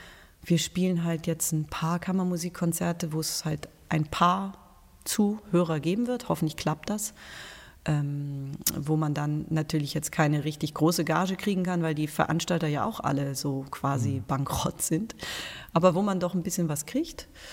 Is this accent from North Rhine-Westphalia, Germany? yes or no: no; Hamburg, Germany; now in Bremen, Germany; Also ich bin ja Wahlbremerin und verrate meine Heimatstadt sehr gerne, weil ich hier wirklich es ganz herrlich finde und auf keinen Fall wieder zurückgehen wollen würde nach Hamburg.